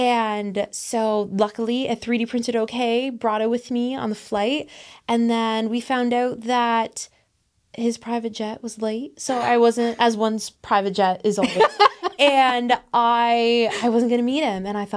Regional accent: Hamilton, Ontario, Canada; he actually asked me, where are you from? And then I said, Hamilton. And I hope Shaq knows where Hamilton is. I hope I put Hamilton on the map for him.

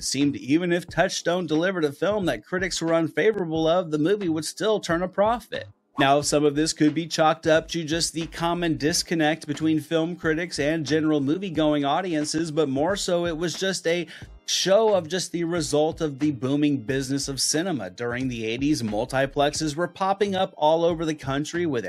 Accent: Pacific Northwest, United States; I grew up in the Pacific Northwest. This movie felt like it was kind of set in my backyard.

